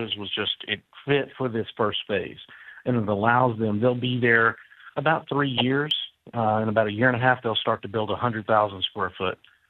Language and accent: English; the Carolinas, United States; you know, I'm from the Carolinas, I found it to be the same way.